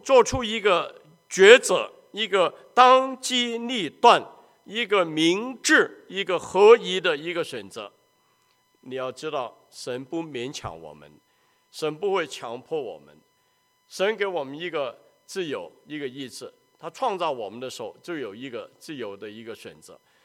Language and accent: Chinese; China; 所以犹太人他们见面所用的 shalom 这个字跟我们中国人的福字意思一样的